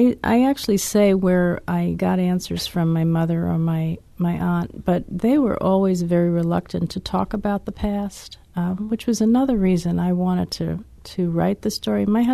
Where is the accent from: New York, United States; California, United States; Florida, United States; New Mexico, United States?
New York, United States; Harlem; people had a hard time believing I was from Harlem very often.